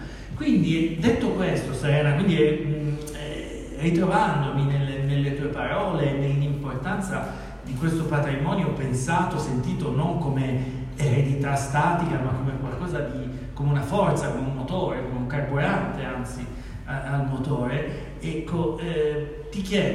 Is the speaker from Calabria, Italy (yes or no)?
yes; Calabria, Italy; now in Florence, Italy; Io veramente vengo dalla Calabria, no, Firenze ci abito da 30 anni, però.